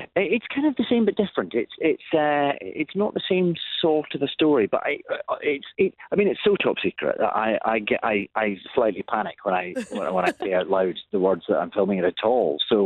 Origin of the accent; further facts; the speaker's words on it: Scotland, United Kingdom; Growing up in Scotland, we had his tapes playing on a kind of continual loop.